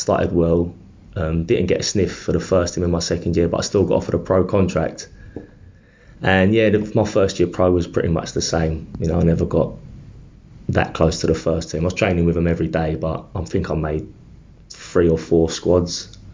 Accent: England, United Kingdom; I'm English.

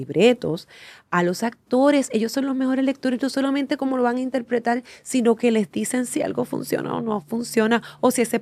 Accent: Barranquitas, Puerto Rico; Yo soy de Barranquitas

